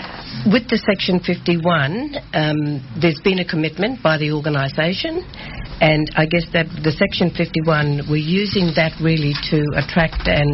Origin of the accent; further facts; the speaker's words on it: Derby, Western Australia, Australia; born there; also born or lived in Pilbara; I'm a Kimberley girl as well.